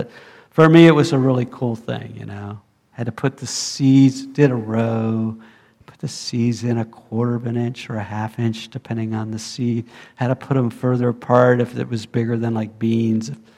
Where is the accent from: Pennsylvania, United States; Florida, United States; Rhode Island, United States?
Florida, United States; Riviera Beach; I grew up in Florida. I grew up in Riviera Beach.